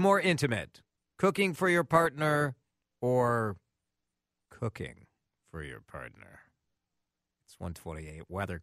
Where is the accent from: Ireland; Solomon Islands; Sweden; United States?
United States; Chicago, Illinois; I grew up in the Chicago area, and the first time I was on WGN radio was as a kid.